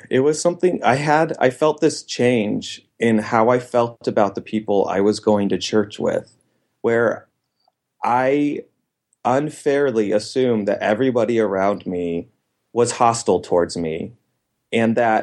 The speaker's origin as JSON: {"language": "English", "region": "California", "country": "United States", "said": "I was a student from California in his stake at BYU."}